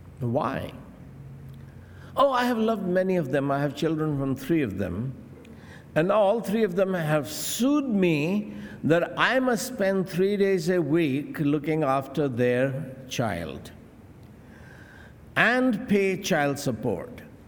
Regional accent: California, United States; I grew up in California from primary school to high school to college to university.

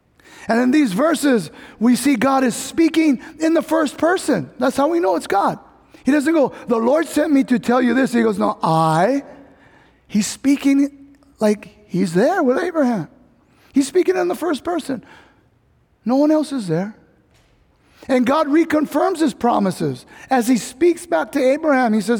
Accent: California, United States; That's a purpose I never thought of as a young kid growing up in Cali.

